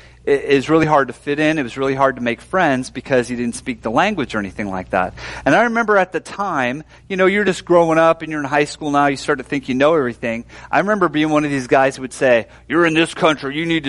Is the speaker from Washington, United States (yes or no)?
yes; Seattle, Washington, United States; You know, and I loved it because I'm from Seattle. There's a lot of diversity in Seattle and a lot of different things going on.